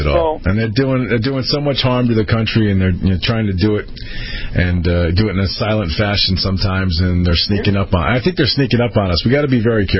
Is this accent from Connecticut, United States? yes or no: yes; Connecticut, United States; thank you again for calling in from my home state of Connecticut.